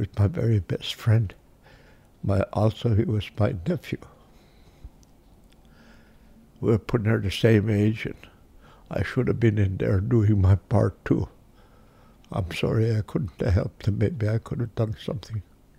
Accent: Akiak, Alaska, United States; moved away as an adult; I was born in 1928. I was born in Akyak. I was 18 years old when I left here. I'd never been any place. The biggest town I ever was in was Bethel.

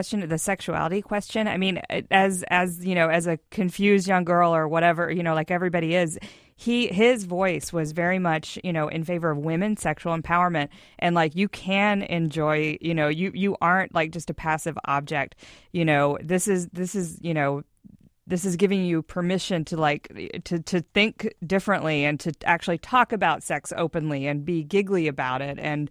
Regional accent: Texas, United States; also born or lived in Mississippi; but I'm from Texas and Mississippi, so you know, I'm legit.

